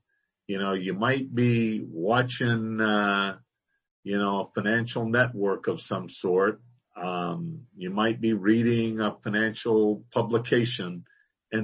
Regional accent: California, United States; accent: California; sometimes my little California accent comes through.

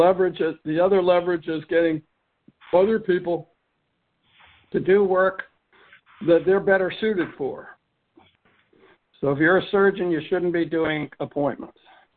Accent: Massachusetts, United States; Well, I came from Massachusetts, so it was wonderful for me.

